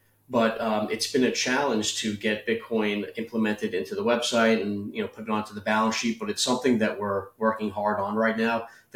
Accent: New York, United States; Like, when I go to the conference and tell people I'm from New York, they're just like, ugh, really?

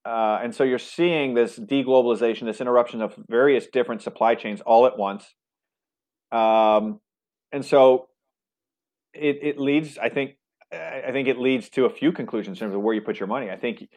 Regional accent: United States; I'm an American, I hold dollars.

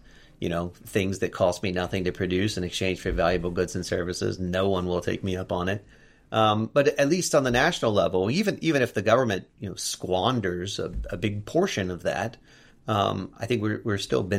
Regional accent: United States; I mean, as an American, I tend to think that I'm a beneficiary of dollar dominance.

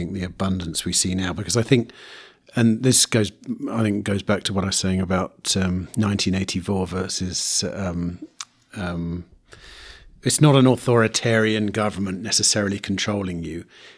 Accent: United Kingdom; Can you set the scene then for me as a Brit who knows little or nothing about that time?

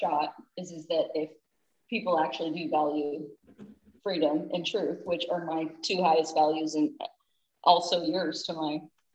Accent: Kansas, United States; I grew up in Kansas with a lot of conservatives everywhere I went

